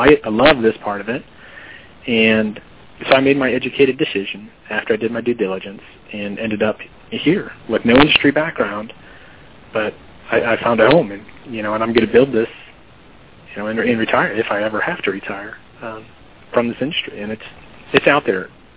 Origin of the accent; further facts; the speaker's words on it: St. Louis, Missouri, United States; now in Auburn, United States; I'm from St. Louis. I have a huge network in St. Louis, business contacts in St. Louis, but I live in Auburn.